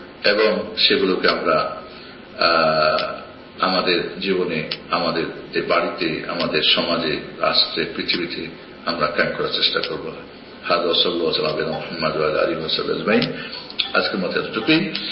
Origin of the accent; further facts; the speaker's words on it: Dinajpur, Rangpur Division, Bangladesh; আমার দেশের বাড়ি দিনাজপুর।